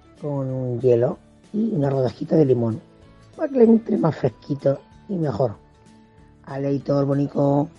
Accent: Valencia, Valencian Community, Spain; soy de Valencia

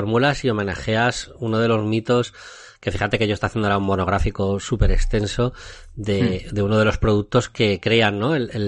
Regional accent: Madrid, Community of Madrid, Spain; yo que soy de Madrid

